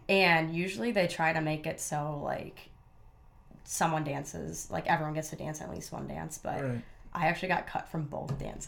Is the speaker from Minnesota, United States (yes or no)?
yes; Stillwater, Minnesota, United States; Yep, grew up, born and raised in Minnesota. Went to a really small high school.